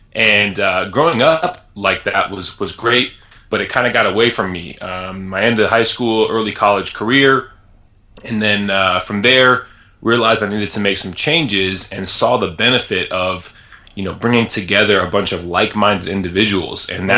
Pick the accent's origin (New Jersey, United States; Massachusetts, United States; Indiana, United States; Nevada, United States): Nevada, United States; Las Vegas; I grew up in Las Vegas, so you can only imagine the stories that I might have.